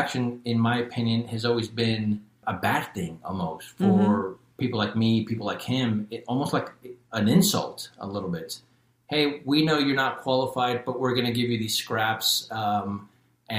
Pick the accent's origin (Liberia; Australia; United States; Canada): United States; Long Beach, California; also born or lived in Southern Utah; now in Austin, United States; I've been really spoiled with growing up in Long Beach. Long Beach is amazing in its own right. Southern Utah with the big, beautiful red mountains. And now in Austin